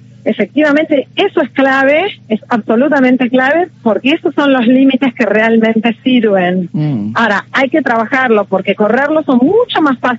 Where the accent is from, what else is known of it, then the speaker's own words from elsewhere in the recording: Argentina; Si nosotros como argentinos y argentinas, como personas